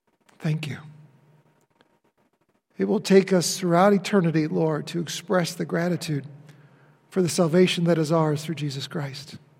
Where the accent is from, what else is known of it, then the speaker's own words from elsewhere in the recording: Webster, New York, United States; my younger sister and I, we grew up in Webster, New York. Some of you may know where that is. It's a suburb east of Rochester, up on Lake Ontario.